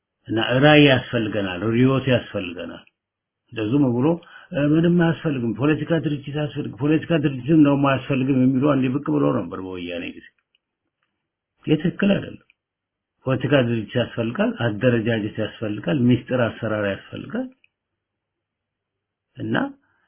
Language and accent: Amharic; Addis Ababa, Ethiopia; እኔ አዲስ አበባ ነው ተወልጄ ያደግኩት፣ ገጠር አላውቀም